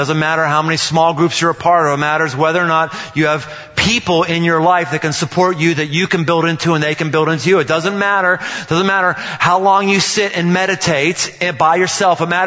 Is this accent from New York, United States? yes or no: no; Pittsburgh, Pennsylvania, United States; I come from Pittsburgh.